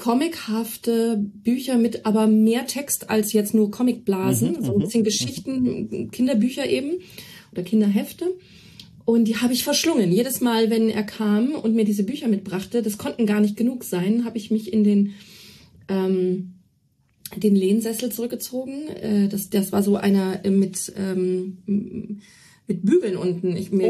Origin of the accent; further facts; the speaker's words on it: Celle, Lower Saxony, Germany; der Bibliothek in Celle, wo ich herstamme